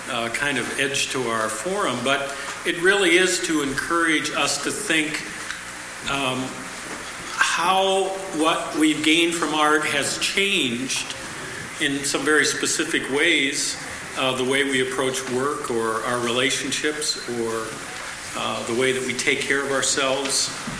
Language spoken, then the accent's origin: English; Chicago, Illinois, United States; Lutheran pastor, and I'm from Chicago, and I'm here on the teaching staff this week.